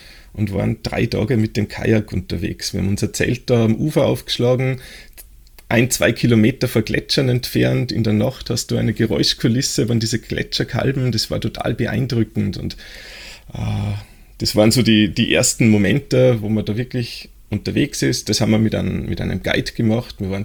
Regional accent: Austria

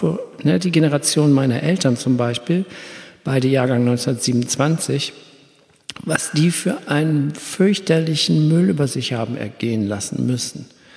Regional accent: Germany; ich wohne ja hier am Rhein, ich bin auch am Rhein groß geworden

